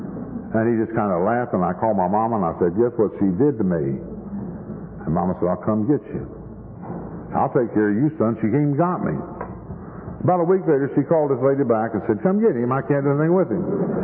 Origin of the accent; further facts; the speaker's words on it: Oklahoma City, Oklahoma, United States; You see, I was raised in Oklahoma City, and I was just 125 miles from Oklahoma City, and I'm an only child.